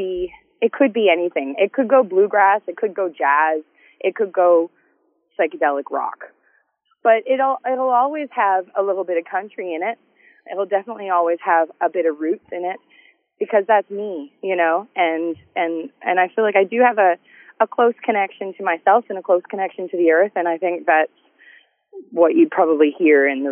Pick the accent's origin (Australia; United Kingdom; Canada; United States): Canada; But I love being Canadian and being able to come home.